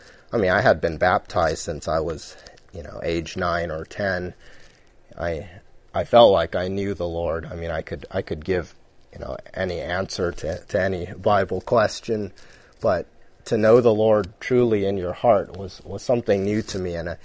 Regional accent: Seattle, Washington, United States; I'm from the West Coast. I'm a West Coast kid since I was born. I grew up in Seattle, and so tomorrow I'll be rooting for the Seahawks.

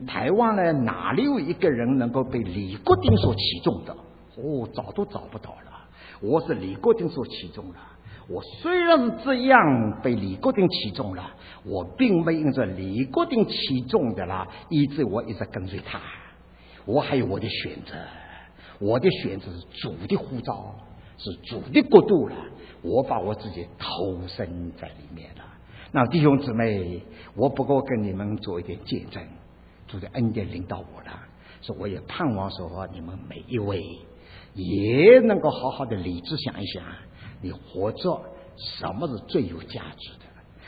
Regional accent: China; now in United States; 在我们中国人都预备好了

